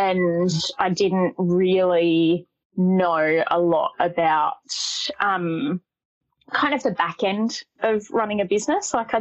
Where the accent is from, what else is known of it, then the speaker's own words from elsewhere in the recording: Adelaide, South Australia, Australia; So I'm from Adelaide, South Australia